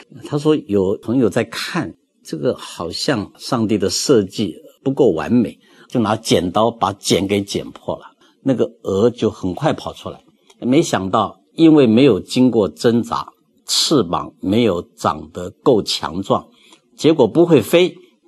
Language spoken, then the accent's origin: Chinese; China; 我们中国人说到人生四大乐